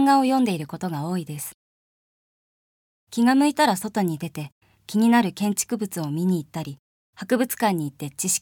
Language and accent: Japanese; Tokyo, Japan; 1999年9月10日生まれ、出身は東京都です。